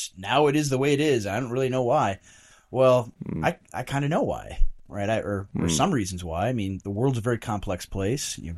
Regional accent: Minnesota, United States; I'm a pastor in rural southern Minnesota. I'm pastoring a small evangelical church in my hometown of about 9,000 people. Very, very small town.

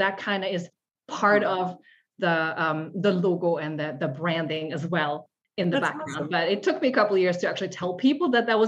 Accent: Basel, Basel-Stadt, Switzerland; first language Swiss German; English is a second language; I grew up in Switzerland in the predominantly German-speaking part. I grew up in Basel, which is right on the border with France and Germany. So Swiss German is what I grew up speaking.

